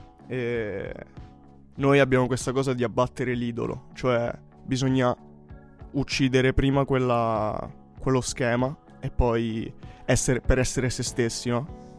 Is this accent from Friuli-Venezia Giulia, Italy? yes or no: no; Rome, Lazio, Italy; accent: Roman; now in Turin, Italy; io prima di venire a Torino, io sono di Roma, quindi se sentite il mio accento strano è per questo.